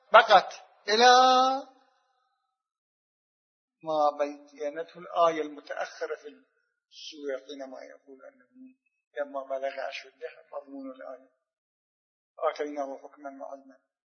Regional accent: Iraq; نحن أولاد العراق

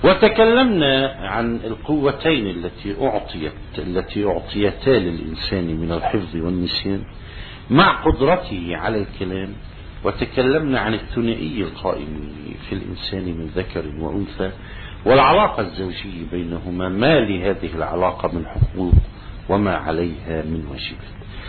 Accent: South Lebanon, Lebanon; accent: Amili; وله مثال في لغتنا في لهجتنا العاملية وأنا صرت حكي كثير هذا المثال.

